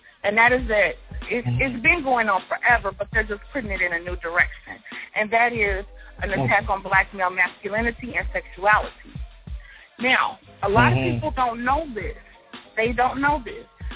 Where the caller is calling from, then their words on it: St. Louis, Missouri, United States; I'm calling from St. Louis.